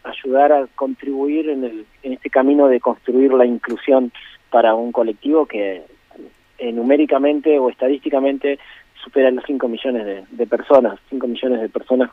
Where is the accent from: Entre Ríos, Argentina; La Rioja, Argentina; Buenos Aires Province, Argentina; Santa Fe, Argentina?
Entre Ríos, Argentina; Concepción del Uruguay; also born or lived in Villaguay; now in Buenos Aires, Argentina; Sí, nací en Villaguay en realidad. Ajá. Pero viví la mayor parte de mi vida de niño joven, digamos, en Concepción del Uruguay hasta que después decidí instalarme en Buenos Aires, pero bueno, en mi ciudad, mi espacio es Concepción del Uruguay y tengo todos mis hermanos allí en esa ciudad.